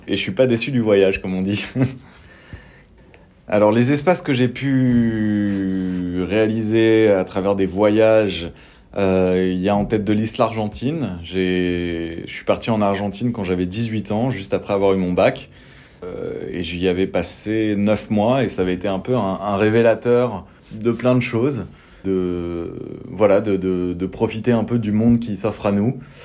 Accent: Paris, Île-de-France, France; now in Montpellier, France; Moi, je suis né à Paris, j'ai grandi à Paris et au bout d'un moment, la grisaille parisienne

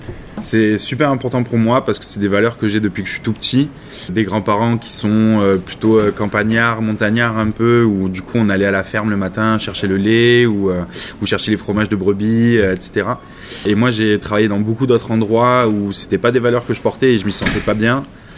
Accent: Nîmes, Occitanie, France; now in Saint-Jean-de-Védas, France; j'ai 23 ans. Je suis originaire de Nîmes. J'habite maintenant à Saint-Jean-de-Védas. J'ai fait mes études sur Nîmes, j'ai un peu vécu toute ma vie sur Nîmes.

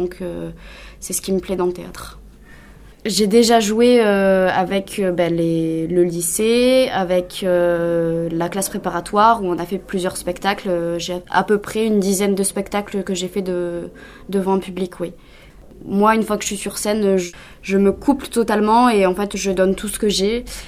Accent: Narbonne, Occitanie, France; also born or lived in Normandy; now in Montpellier, France; j'ai 20 ans, je suis née en Normandie et j'ai grandi du côté de Narbonne dans l'Aude pour finir là aujourd'hui depuis 3 ans à Montpellier mes études.

